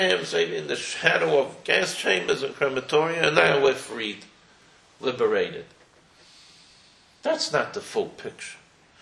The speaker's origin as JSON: {"language": "English", "country": "United States", "said": "I'm an American here visiting, and very warmed by the beautiful hospitality I hear from the community here."}